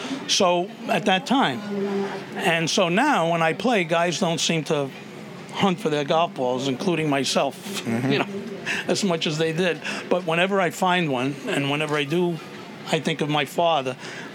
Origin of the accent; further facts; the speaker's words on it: Bronx, New York, United States; And I grew up in the Bronx listening to the stories from my father.